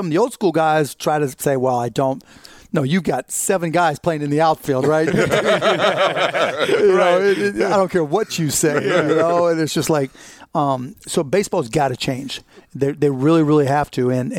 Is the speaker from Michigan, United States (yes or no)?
no; Pittsburgh, Pennsylvania, United States; I'm from Pittsburgh. Let's watch a Pirates game.